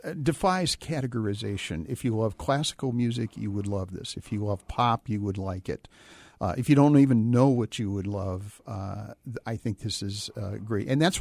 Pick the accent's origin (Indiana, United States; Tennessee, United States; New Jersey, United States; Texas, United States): Indiana, United States; And I admire that so great from my home state of Indiana.